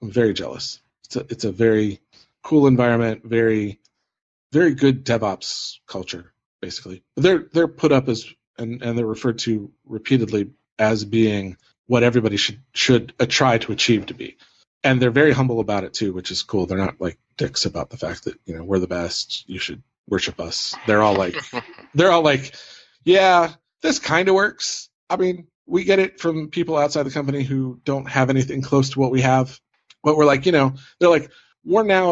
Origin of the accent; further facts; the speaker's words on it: Cleveland, Ohio, United States; I shouldn't pick on Pittsburgh, but you know, I'm from Cleveland.